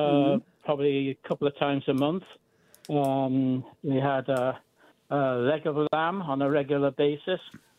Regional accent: England, United Kingdom; I was brought up in England. I was born just after the start of the war. So the first 30 years of my life was English cooking.

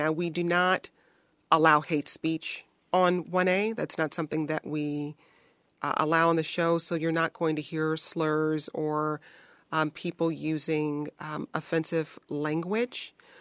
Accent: Detroit, Michigan, United States; I'm a Midwesterner. I grew up in Detroit.

